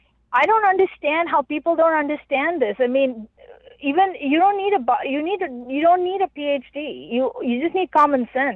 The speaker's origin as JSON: {"language": "English", "country": "India", "said": "Because I'm from India. We do a lot of astrology"}